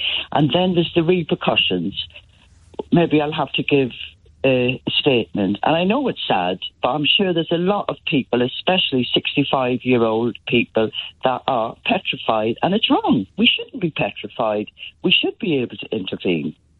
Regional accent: Ireland; I was brought up in Ireland with a big, massive family.

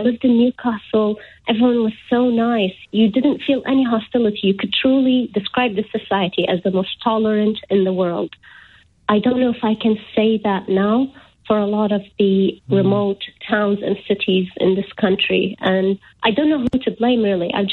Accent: Iraq; moved away; the fact that I come from Iraq, or the fact that I'm a Muslim

